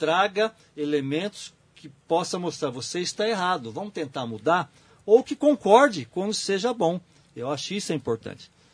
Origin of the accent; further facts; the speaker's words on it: Brazil; Nós somos brasileiros, nós temos um país para cuidar